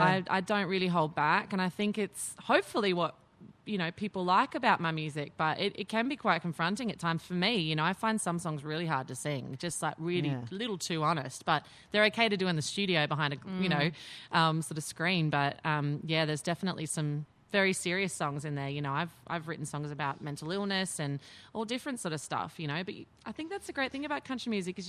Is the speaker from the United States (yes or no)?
no; Newcastle, New South Wales, Australia; Tomorrow's Gerringong and then Newcastle, my hometown, on Sunday.